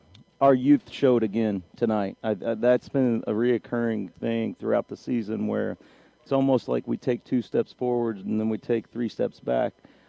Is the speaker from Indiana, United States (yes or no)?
yes; Martinsville, Indiana, United States; I grew up playing against Coach Holmes. I grew up in Martinsville, Indiana, and Martinsville, Bloomington South is a pretty big rivalry.